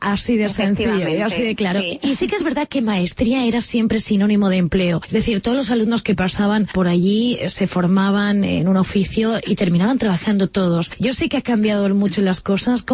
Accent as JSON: {"language": "Spanish", "town": "Talavera de la Reina", "region": "Castilla-La Mancha", "country": "Spain", "said": "pero yo que soy de Talavera le conozco y le he conocido siempre como maestría."}